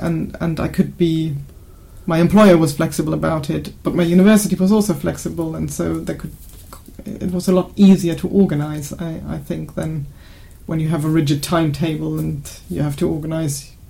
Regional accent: Venezuela; now in Germany; I think I came from Venezuela, where obviously I hadn't been sort of part of the day-to-day German politics

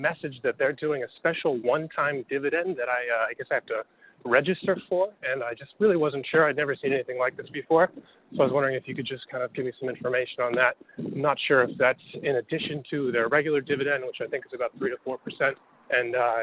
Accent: Boston, Massachusetts, United States; I'm from Boston, and I had a question.

